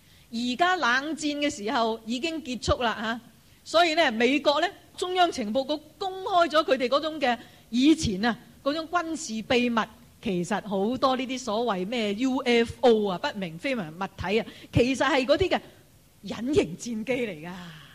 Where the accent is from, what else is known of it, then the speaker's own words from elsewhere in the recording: China; 我们中国人不会这么错的